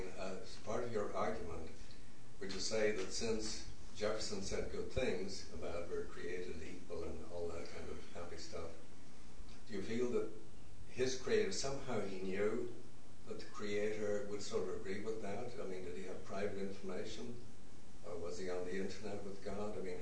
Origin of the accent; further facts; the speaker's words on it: Ireland; even though he's English and I'm Irish.